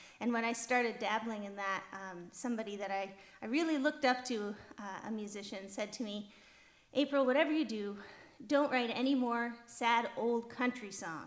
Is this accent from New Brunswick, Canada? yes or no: no; Pembroke, Ontario, Canada; I'm from Pembroke, Ontario, the Ottawa Valley.